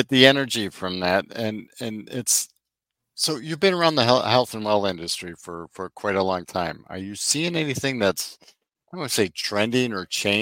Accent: Wisconsin, United States; born there; We love Wisconsin. I was born in Wisconsin, but we don't love the weather so much.

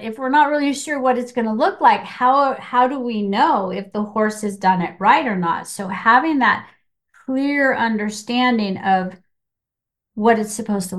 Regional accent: United States; I'm from America and they're from Japan.

